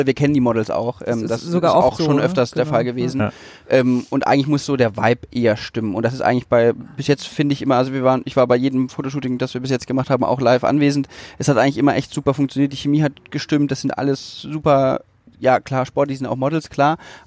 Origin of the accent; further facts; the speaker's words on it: Baden-Württemberg, Germany; now in Cologne, Germany; ich komme aus Baden-Württemberg, da ist das leider alles ein bisschen anders. Es ist deutlich spießiger und geht deutlich konservativer zu